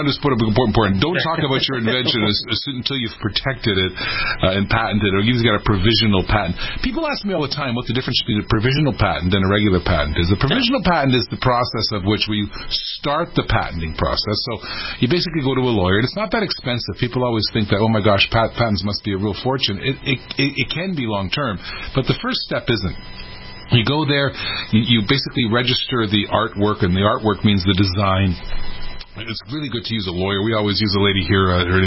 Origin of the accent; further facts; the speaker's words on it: Canada; now in United States; I came from Canada. So I was born in Canada. Then I moved down here. I emigrated and became an American taxpayer, and I love it down here.